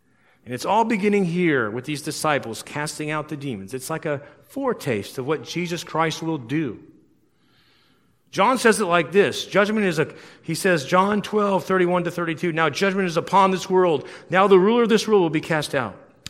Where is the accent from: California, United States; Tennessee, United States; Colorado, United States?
Colorado, United States; Denver; But, you know, now that they've legalized all of these things, I don't like it. But you know, I grew up in Denver, Colorado.